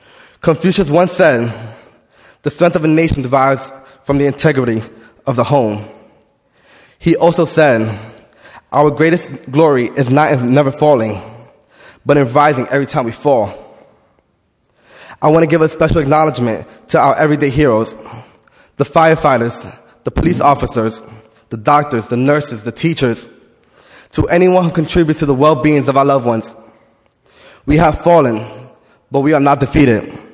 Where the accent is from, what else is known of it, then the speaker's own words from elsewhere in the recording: New York City, New York, United States; I'm a senior, born and raised in Bronx, New York.